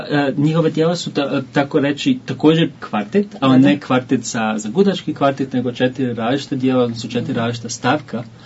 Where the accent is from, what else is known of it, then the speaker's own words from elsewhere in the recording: Sarajevo, Federation of Bosnia and Herzegovina, Bosnia & Herzegovina; a rođen sam u Sarajevu, gdje sam također počeo svoju edukaciju saksofona